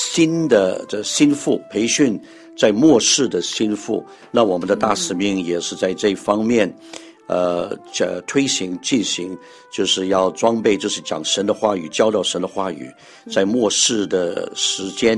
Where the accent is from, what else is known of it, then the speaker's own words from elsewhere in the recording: Hong Kong; also born or lived in Canada / United Kingdom; 我是香港人，但我其实是12年前从加拿大回来香港的。我在国外居住了大概40年的时间，英国和加拿大。